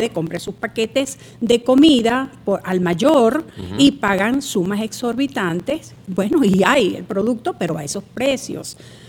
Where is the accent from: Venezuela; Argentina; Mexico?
Venezuela; yo soy una venezolana que siente y padece su país.